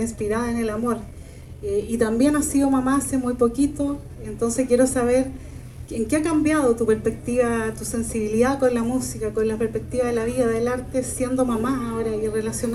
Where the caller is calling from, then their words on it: Fresia, Los Lagos, Chile; de Radio San Gabriel de Fresia, del sur de Chile.